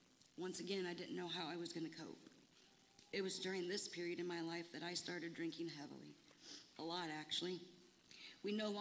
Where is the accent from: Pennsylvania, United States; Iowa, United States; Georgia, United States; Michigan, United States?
Iowa, United States; Winterset; I grew up right here in Winterset and was raised by my mom's sister, my Aunt Mary Lou.